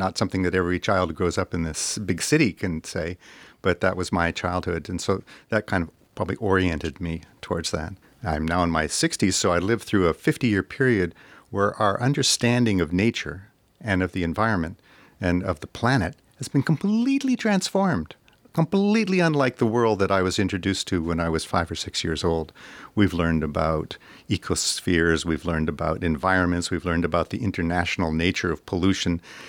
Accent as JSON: {"language": "English", "region": "Pacific Northwest", "country": "United States", "tie": "born or raised there", "said": "I grew up in the Northwest, and so we spent summers by the lake and out by the Oregon coast."}